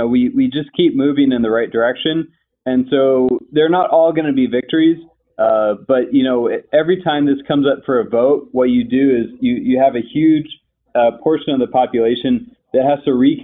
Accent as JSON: {"language": "English", "region": "Florida", "country": "United States", "said": "My home state of Florida is considering a recreational bill."}